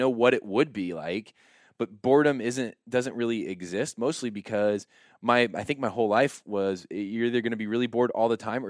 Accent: Warsaw, Indiana, United States; So I grew up in Warsaw, Indiana. So it is north central Indiana. It is a town of about 14,000.

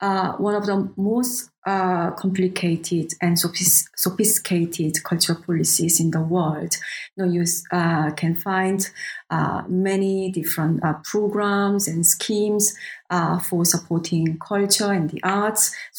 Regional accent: South Korea; You know, basically, I can say that I'm from South Korea.

